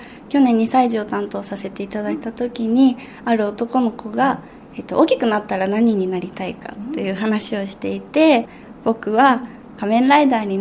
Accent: Fujisawa, Kanagawa, Japan; 藤沢市出身です。

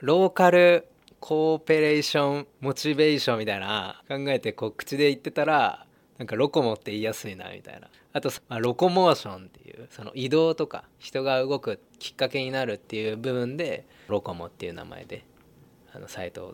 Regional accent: Fujisawa, Kanagawa, Japan; 僕ずっとその藤沢で生まれ育ってきたんですけど

